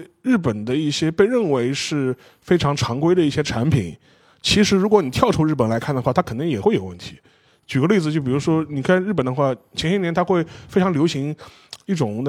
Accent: China

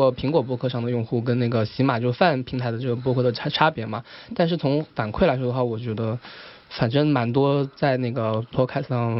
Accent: Shanghai, China; also born or lived in Zhejiang; 然后后来我是浙江人，然后当我小时候在上海的也是，就杨浦区泳队。

